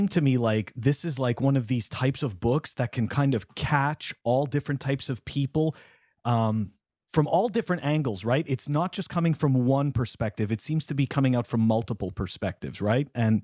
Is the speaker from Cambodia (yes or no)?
no; Canada; growing up in Canada, I was just explained the government prints money and that's it.